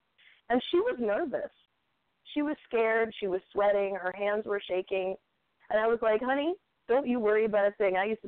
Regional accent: New Orleans, Louisiana, United States; And see, what people don't know about me is that A, I'm from New Orleans.

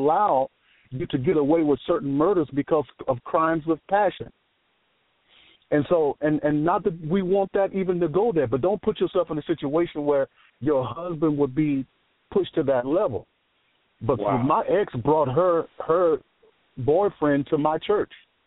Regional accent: Mississippi, United States; I grew up in Mississippi.

